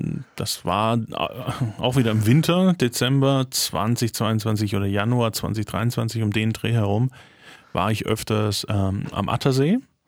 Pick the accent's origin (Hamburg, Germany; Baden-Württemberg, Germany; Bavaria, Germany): Baden-Württemberg, Germany; Stuttgart; aus meiner Stuttgarter Zeit, aus der Gegend, wo ich aufgewachsen bin.